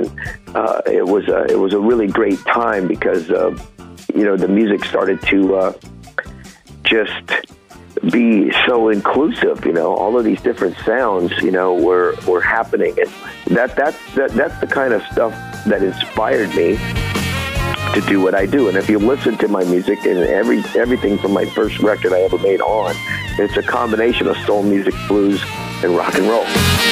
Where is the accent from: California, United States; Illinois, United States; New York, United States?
California, United States; San Jose; like KSAN and KSJO in my hometown of San Jose.